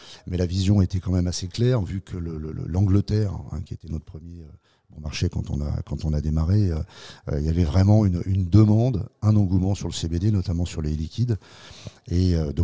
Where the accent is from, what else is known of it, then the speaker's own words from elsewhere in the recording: France; also born or lived in United States; Alors, aujourd'hui, on s'est installé en France, que c'était... je suis français